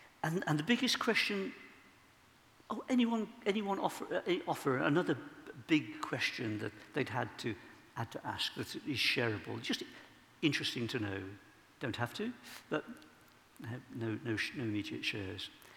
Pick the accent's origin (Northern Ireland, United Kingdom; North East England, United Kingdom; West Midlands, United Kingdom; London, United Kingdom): West Midlands, United Kingdom; Birmingham; because I'm a Brummie, you see.